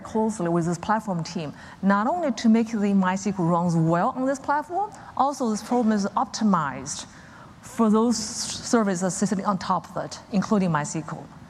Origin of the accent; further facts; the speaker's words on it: China; I just mentioned I come from China, right?